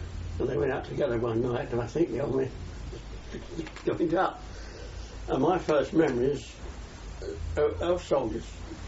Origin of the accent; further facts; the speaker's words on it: London, United Kingdom; I was born in Camden Town in London on the 21st of May, 1912.